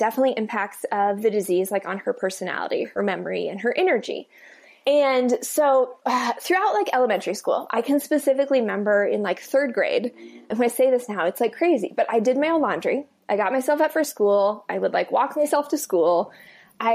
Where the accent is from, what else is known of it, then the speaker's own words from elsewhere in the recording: Iowa, United States; I grew up in Iowa, Midwest, represent.